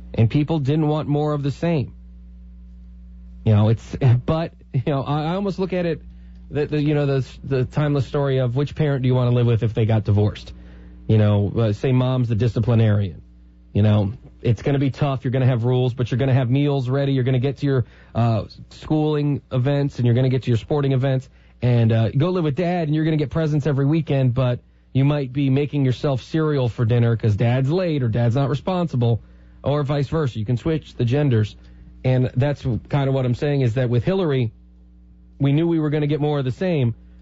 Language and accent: English; United States; It doesn't change the fact that I'm an American.